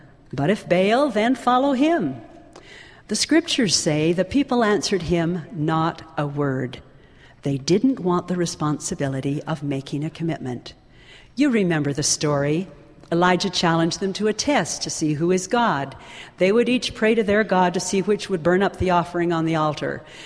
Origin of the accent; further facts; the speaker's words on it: Alberta, Canada; Life was simpler years ago in my hometown on the Canadian prairie.